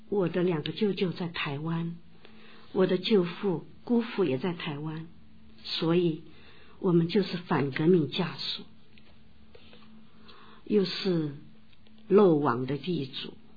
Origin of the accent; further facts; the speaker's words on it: Hangzhou, Zhejiang, China; 我来自美丽的西子湖畔杭州，去年三月受洗。